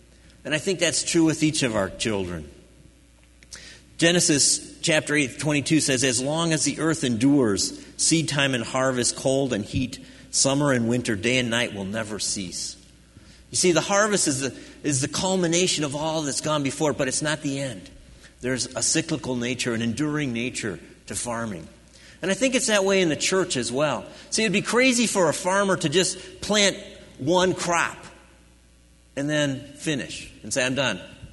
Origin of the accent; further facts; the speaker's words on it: Midwest, United States; I remember growing up in the Midwest, driving through the cornfields in the fall of the year, in the harvest season.